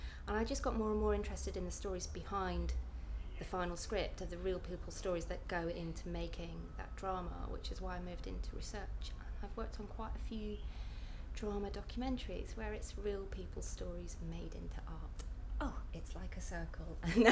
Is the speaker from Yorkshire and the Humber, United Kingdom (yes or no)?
no; East Midlands, United Kingdom; accent: Scottish; also born or lived in Scotland; now in London, United Kingdom; I'm Scottish, as you can tell from the accent. So I was born in Scotland but grew up in the Midlands, grew up in Derbyshire, moved to London after university. So yes, I'm from all over the place.